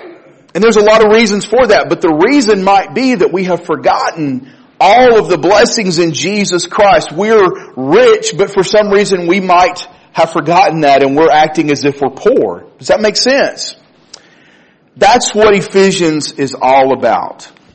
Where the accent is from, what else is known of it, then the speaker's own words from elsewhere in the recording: Florence, Alabama, United States; And I was talking about my hometown, Florence. There's no interstate that comes through Florence.